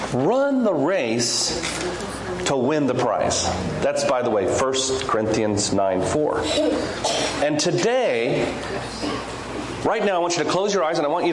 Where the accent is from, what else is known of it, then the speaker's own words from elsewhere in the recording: La Crescenta, California, United States; now in Tujunga, United States; I was born and raised in La Crescenta, and I live in Tujunga, right behind the cross, the cross there.